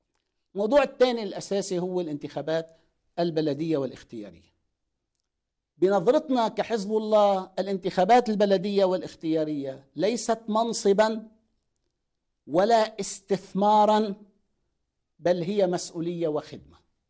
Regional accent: Lebanon; لازم نلتف كلبنانيين ونضع أيدينا ببعض

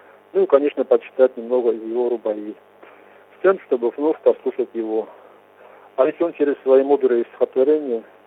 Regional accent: Kabardino-Balkaria, Russia; из Верхней Балкарии.

